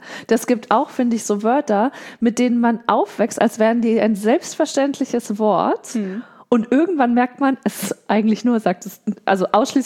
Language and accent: German; Southern Germany, Germany; ich komme ja selber aus Süddeutschland.